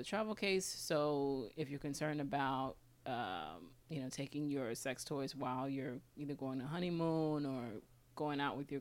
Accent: Florida, United States; It's kind of muggy, but I'm from Florida, and so I'm used to it, and I love it.

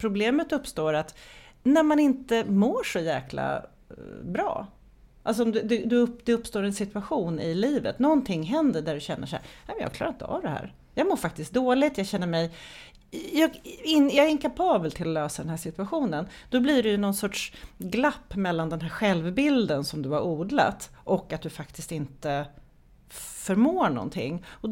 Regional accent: Sweden; born there; eftersom jag är född i Sverige så. Eftersom jag hade föräldrar som var medelklass så.

